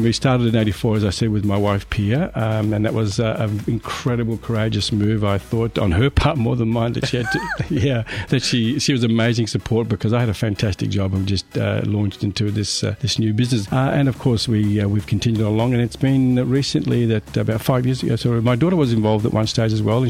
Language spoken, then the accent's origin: English; Tatura, Victoria, Australia; also born or lived in Melbourne; I come from originally from Tatura, which is a town in the Golden Valley, and I came to Melbourne when I was about 16.